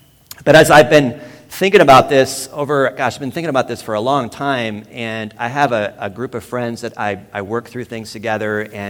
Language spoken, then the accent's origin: English; Michigan, United States; And where I grew up back in Michigan, we had, like, every Sunday night was evangelism night.